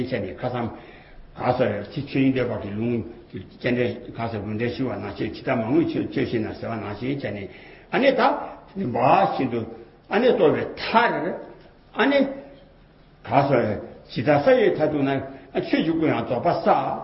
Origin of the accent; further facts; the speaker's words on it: Northeast China, China; 俺们东北人，东北人天气出去早嘛